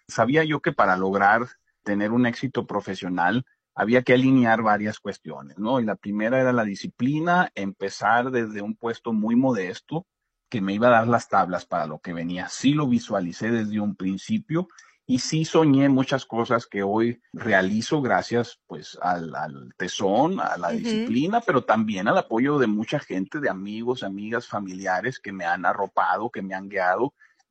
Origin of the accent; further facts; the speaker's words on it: Caborca, Sonora, Mexico; moved away as an adult; now in Phoenix, United States; llegué a la región de Phoenix, a la zona metropolitana de Phoenix, en calidad de estudiante internacional.